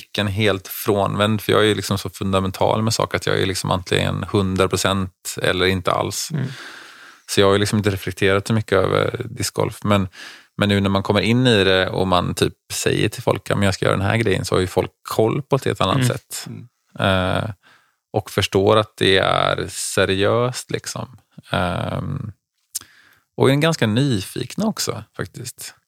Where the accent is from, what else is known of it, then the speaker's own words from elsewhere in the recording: Onsala, Halland County, Sweden; när jag växte upp i Onsala